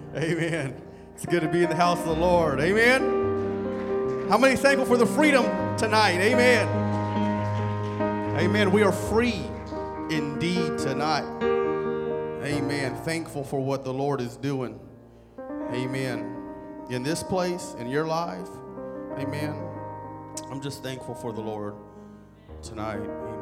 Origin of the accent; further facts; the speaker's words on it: California, United States; I'm a Californian missionary here tonight.